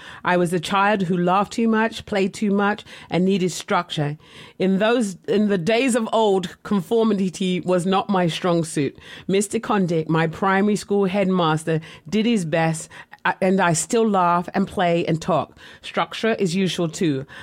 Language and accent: English; England, United Kingdom; moved away as an adult; now in United States; When I came here from America, from England to America, my husband at the time had asked me to marry him.